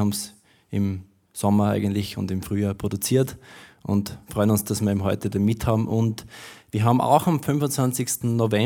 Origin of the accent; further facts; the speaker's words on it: Styria, Austria; ich sage jetzt einmal aus der Oststeiermark, drei Leute von uns